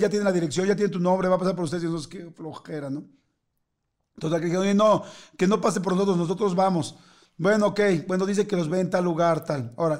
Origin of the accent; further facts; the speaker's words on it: Mexico; como somos los mexicanos